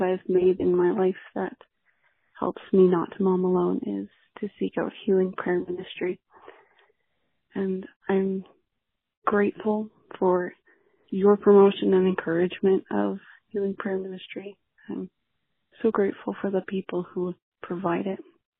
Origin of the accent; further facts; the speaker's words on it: Canada; I'm from Canada, and I have a 3-year-old and a newborn.